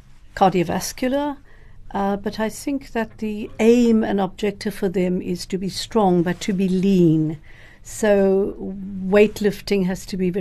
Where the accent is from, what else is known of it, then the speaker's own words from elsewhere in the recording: South Africa; I've got to be careful how I answer this as a South African.